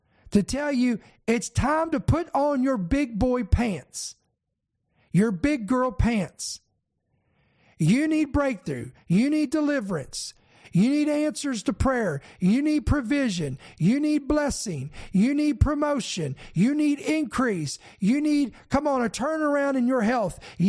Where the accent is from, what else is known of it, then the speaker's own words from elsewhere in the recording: Kentucky, United States; he had two grandparents that lived right across the street from my parents that I grew up with in Kentucky